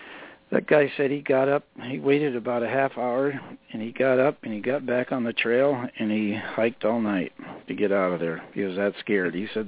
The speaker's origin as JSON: {"language": "English", "region": "Iowa", "country": "United States", "said": "We're from Flatlands of Iowa, both of us were."}